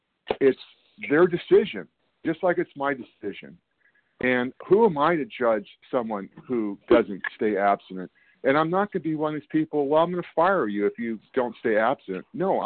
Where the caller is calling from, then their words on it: California, United States; I'm calling from California.